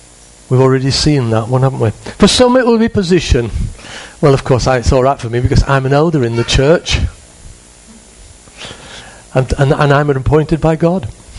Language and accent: English; United Kingdom; now in Spain; This is Spain and we're British.